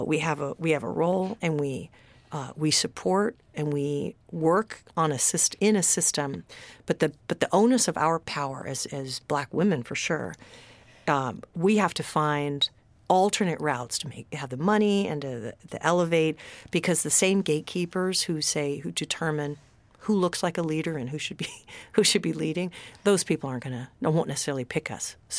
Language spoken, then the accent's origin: English; California, United States; it's seven states right now, including my home state, California, New Mexico, and Arizona